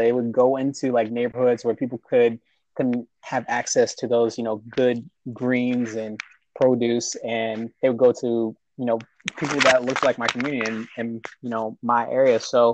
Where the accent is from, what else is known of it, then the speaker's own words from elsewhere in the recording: Largo, Maryland, United States; also born or lived in Montgomery County; I grew up in the DC metropolitan area. So we call it the DMV. I grew up in Largo, Maryland, and then moved to Montgomery County, Maryland. So I've been in this area for most of my life.